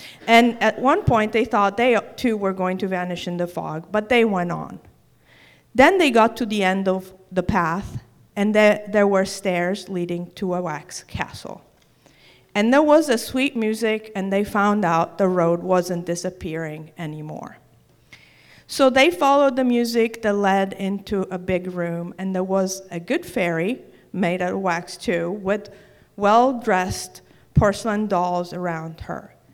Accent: Palermo, Sicily, Italy; a book of stories that little kids wrote up of my hometown of Palermo.

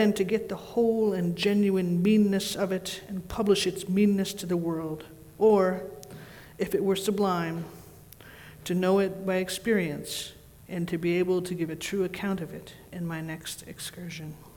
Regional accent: New England, United States; Now, I grew up in New England. I know Walden.

